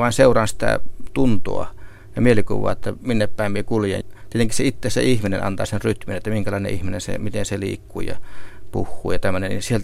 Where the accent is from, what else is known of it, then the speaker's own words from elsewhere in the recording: Lapland, Finland; mä tässä olen esiintymässä kotipuolessa tuolla Saamenmaassa